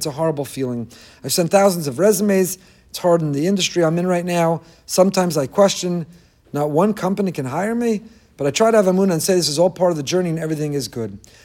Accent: Teaneck, New Jersey, United States; I grew up in Teaneck. I dated and married a girl from Long Island.

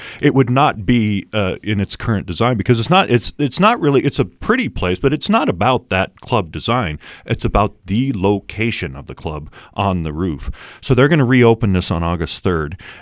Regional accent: California, United States; first I thought you were talking about San Francisco, and I'm from Northern California.

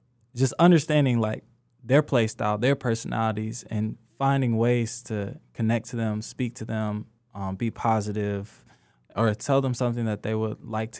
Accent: Mobile, Alabama, United States; You may be from wherever. I'm from Mobile, Alabama.

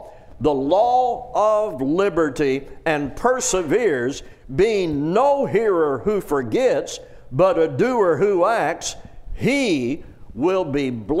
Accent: Southern United States, United States; I don't know if you heard it in my voice, but I grew up in the South.

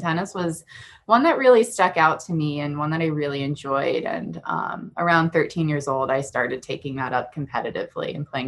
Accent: Villanova, Pennsylvania, United States; So I'm from the area, obviously. I'm from Villanova.

